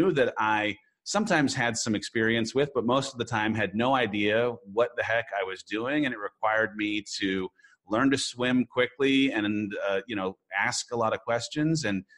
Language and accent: English; San Clemente, California, United States; now in Austin, United States; I grew up not far away from where you did, down in Southern California. I grew up in San Clemente.